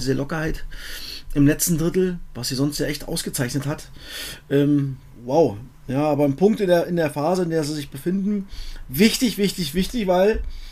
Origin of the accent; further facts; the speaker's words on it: East Germany, Germany; Bei uns im Osten Plinz hieß das.